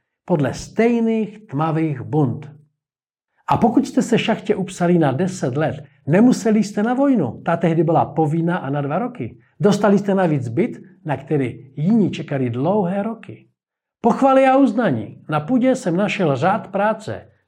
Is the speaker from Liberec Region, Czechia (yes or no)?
no; Moravian-Silesian Region, Czechia; Vyrostl jsem za socialismu mezi horníky na Karvinsku. Pár kilometrů od polských hranic. Můj otec, bratr i většina spolužáků a kamarádů v dolech pracovala.